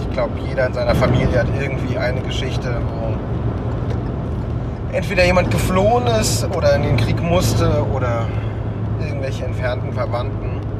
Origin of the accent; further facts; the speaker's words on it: Germany; Also ich fühle mich auch mehr als Europäer als als Deutscher inzwischen.